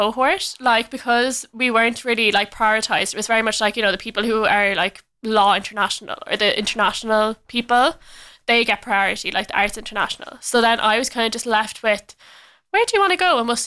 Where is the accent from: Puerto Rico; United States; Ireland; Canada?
Ireland; Wexford, Leinster; So, yeah, we went over and I'm from Wexford originally.